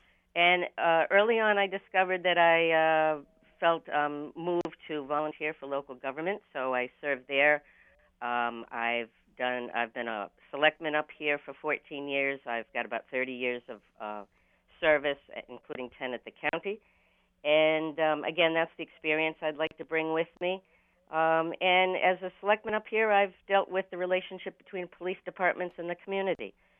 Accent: Barnstable, Massachusetts, United States; I grew up in Barnstable, over on 6A. I went to Barnstable High School. Left the Cape in the 70s to get my education

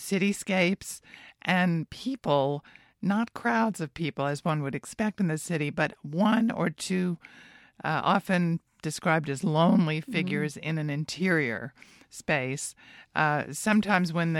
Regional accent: Georgia, United States; Well, you know, I'm actually from the Deep South, but I went to college in Boston to Simmons. I'm a Simmons graduate. And I couldn't go all the way home to Georgia for holidays

